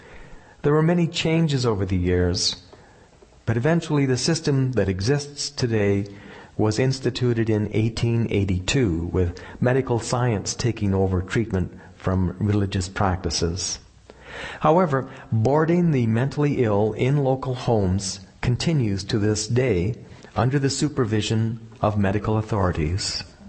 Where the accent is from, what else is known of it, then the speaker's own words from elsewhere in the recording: Ontario, Canada; When I was growing up in my hometown in Northern Ontario